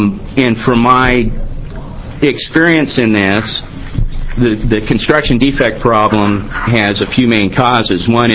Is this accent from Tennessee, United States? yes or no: no; Portland, Oregon, United States; I'm a lawyer from Portland. My law firm has about six lawyers in it, and we do almost exclusively construction defect litigation. I come from Oregon. I have a degree in civil engineering.